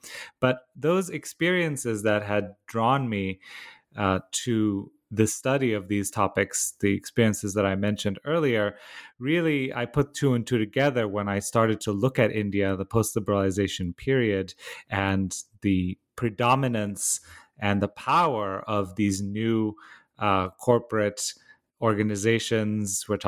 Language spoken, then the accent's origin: English; Bucharest, Romania; I grew up in Romania, in Bucharest. I was born in 1987 at the tail end of the communist period, and I grew up during the transition in the 1990s from communism to a sort of market economy.